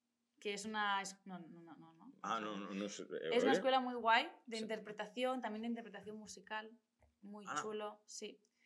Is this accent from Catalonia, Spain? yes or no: yes; Sant Just Desvern, Catalonia, Spain; en Sant Just, que es de donde soy. Yo no soy de Barcelona, Barcelona, soy de Sant Just, que es un pueblecito que está a las afueras de Barcelona, vaya.